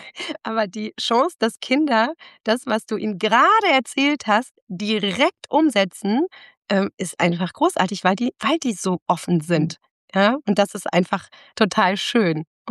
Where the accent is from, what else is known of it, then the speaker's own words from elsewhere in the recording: North Rhine-Westphalia, Germany; ich komme ja aus der Nähe von Bielefeld, aus Ostwestfalen, so einem ganz kleinen Ort.